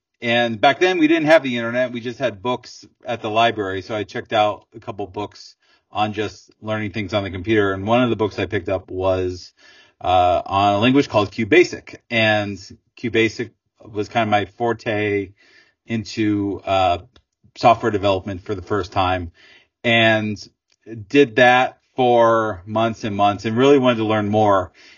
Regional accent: Virginia, United States; I'm from Virginia in the States.

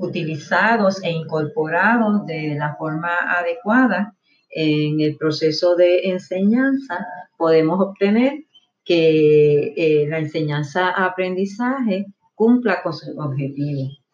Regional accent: Carolina, Puerto Rico; soy del pueblo de Carolina.

